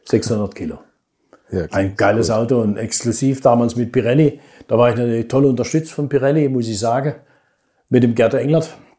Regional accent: Freiburg, Baden-Württemberg, Germany; das ist meine Heimat Südbaden Freiburg.

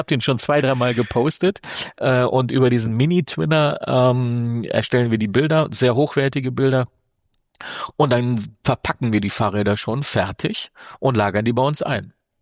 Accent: North Rhine-Westphalia, Germany; ich bin selber Ruhrgebietler, ich komme nicht aus Wuppertal, ich liebe diese Stadt, aber für mich ist das südliches Ruhrgebiet.

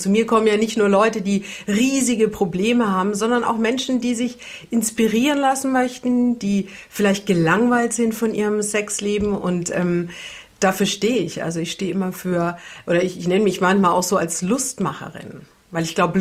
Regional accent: Bavaria, Germany; ich komme ja aus Franken

